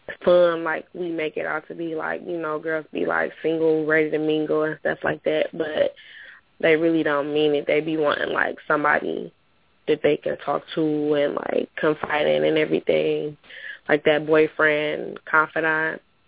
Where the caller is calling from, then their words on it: Detroit, Michigan, United States; I'm calling from Detroit.